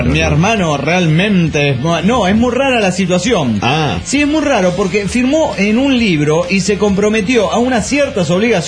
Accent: Buenos Aires, Argentina; de Buenos Aires, Argentina.

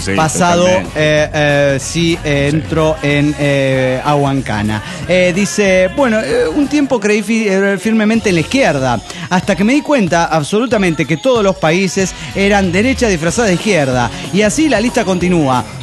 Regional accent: Chihuahua, Mexico; de Chihuahua, México.

